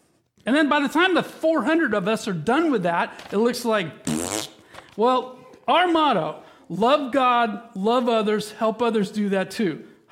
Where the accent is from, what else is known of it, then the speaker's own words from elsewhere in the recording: Paso Robles, California, United States; And I'm from Paso. You know, I lived in Paso a long time.